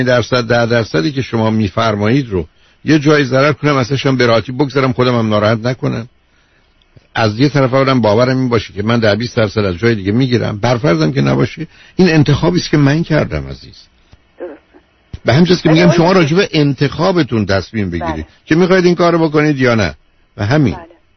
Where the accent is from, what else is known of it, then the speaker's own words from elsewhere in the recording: Iran; تو ایرانی من ایرانی هستم این تعیین کننده است.